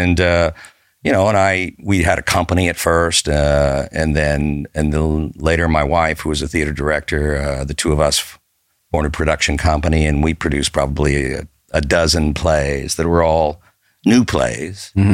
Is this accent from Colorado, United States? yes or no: yes; Denver, Colorado, United States; I was from Denver